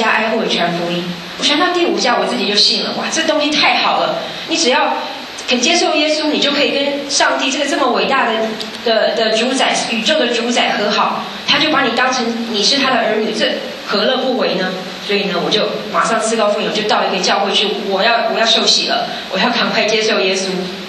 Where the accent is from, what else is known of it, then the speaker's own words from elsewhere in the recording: Taiwan; moved away as an adult; also born or lived in Kansas; 你知道我是台湾来的，那个地方一年四季如春。